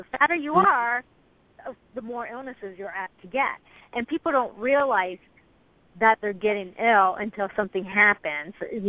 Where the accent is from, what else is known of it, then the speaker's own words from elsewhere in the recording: United States; which is nice as an American to have